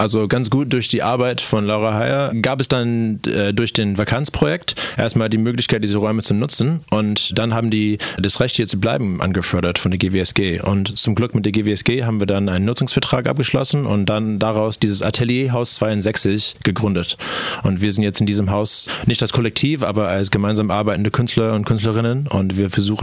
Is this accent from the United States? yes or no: yes; United States; Davor hatte ich meinen Bachelor gemacht in den USA, in einer kleinen Uni, da näher von wo ich herkomme.